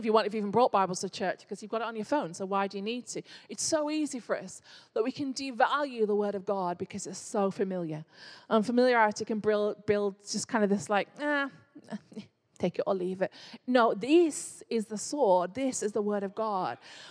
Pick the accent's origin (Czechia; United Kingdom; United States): United Kingdom; although it's awkward to talk about because we're British.